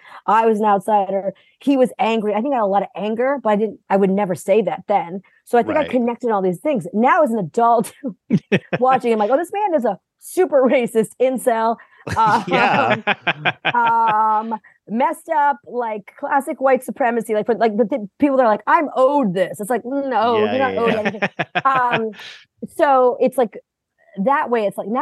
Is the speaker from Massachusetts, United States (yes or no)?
yes; Massachusetts, United States; I grew up in Massachusetts, all alone. Oh, not all alone.